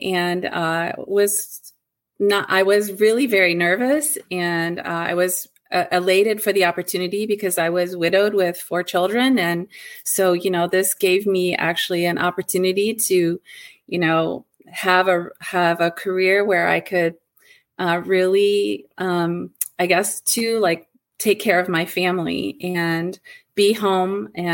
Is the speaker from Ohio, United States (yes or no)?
yes; Ohio, United States; now in Michigan, United States; I made a move from my home state, which is Ohio, to Michigan.